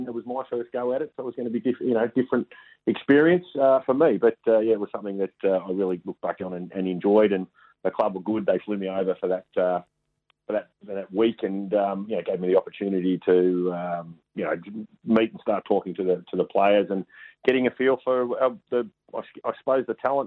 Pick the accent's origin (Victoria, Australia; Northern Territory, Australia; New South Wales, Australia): Victoria, Australia; Melbourne; When I'm growing up in Melbourne